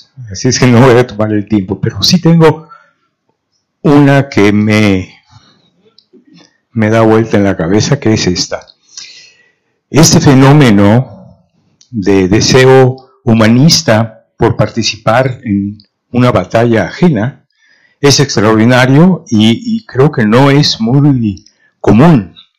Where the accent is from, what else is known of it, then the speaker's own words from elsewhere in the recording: Mexico; Estamos en España de casualidad, pero la historia me toca personalmente en múltiples dimensiones. Vengo de México.